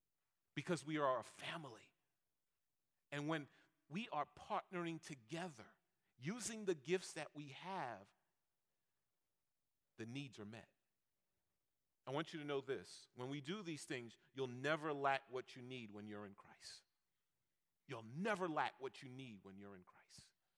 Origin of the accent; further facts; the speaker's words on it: New York, United States; I'm a New Yorker. I'll fight you.